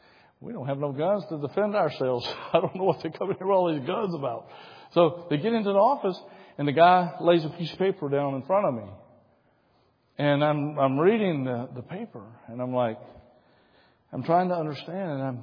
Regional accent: United States; Now, Pastor, I show up on time because I'm American.

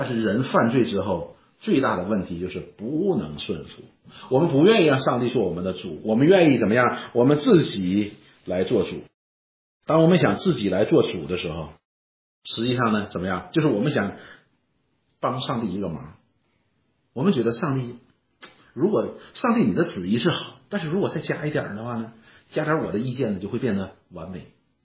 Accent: China; 我们中国人喜欢是正房对不对？

